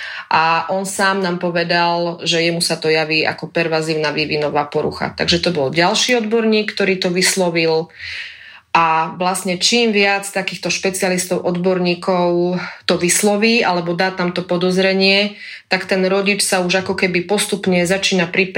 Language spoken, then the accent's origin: Slovak; Žilina Region, Slovakia; now in Teplý vrch, Slovakia; ale som rodená Liptáčka. Vždy sa tu s láskou vraciam.